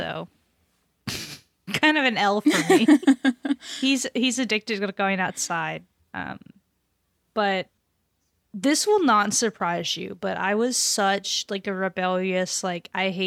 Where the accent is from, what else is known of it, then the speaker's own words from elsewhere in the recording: Texas, United States; there's just something about like high school football I still don't get, even as a Texan.